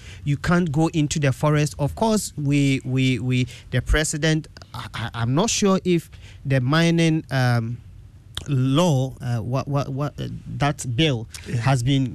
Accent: Sabronum, Ashanti, Ghana; when I was a child growing up in Sabronum

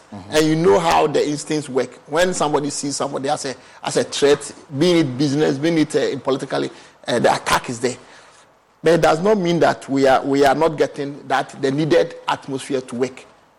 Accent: Ghana; And I want to believe that as a Ghanaian, I think it's a good thing for us

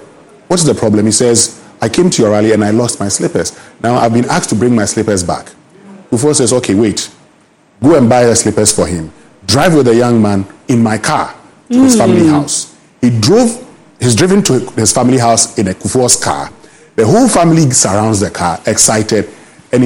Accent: Ho, Volta, Ghana; When I was a young boy growing up in Ho, I went to Jerry Rawlings' rally to see him.

